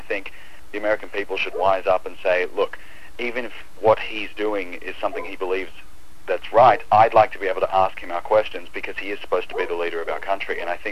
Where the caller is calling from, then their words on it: Australia; Hi, I'm actually calling from Australia